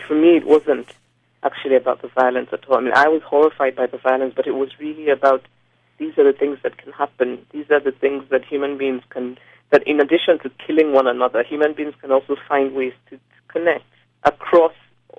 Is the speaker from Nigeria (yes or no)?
yes; Nigeria; being Nigerian and knowing how close it is